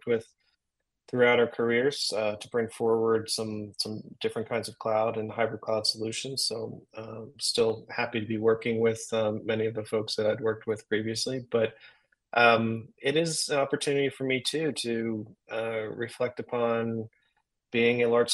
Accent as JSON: {"language": "English", "town": "Yorktown", "region": "Virginia", "country": "United States", "tie": "born or raised there", "said": "Yeah, so I grew up in Yorktown, Virginia, which is down southeast Virginia in Tidewater."}